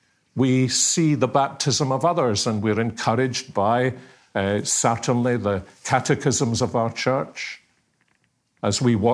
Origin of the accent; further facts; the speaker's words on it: Scotland, United Kingdom; Well, I'm Scottish.